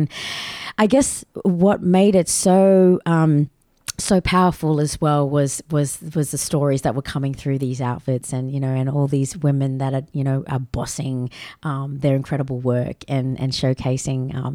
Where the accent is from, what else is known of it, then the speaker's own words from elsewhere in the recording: Darwin, Northern Territory, Australia; growing up on Larrakia country and in Darwin and, you know, being a Darwinian and just doing all things NT